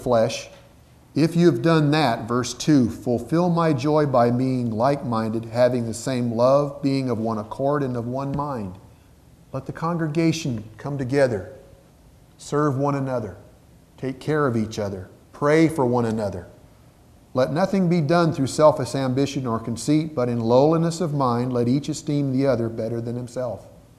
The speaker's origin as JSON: {"language": "English", "town": "Salinas", "region": "California", "country": "United States", "tie": "born or raised there", "said": "Now, if I get my hometown of Salinas, California, 120, 130,000, maybe a step up."}